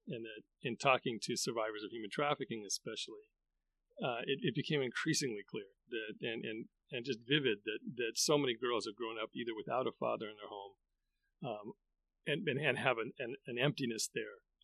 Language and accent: English; Los Angeles, California, United States; also born or lived in Japan / Texas; But before that, I lived in Japan for 8 years. I grew up here in Los Angeles.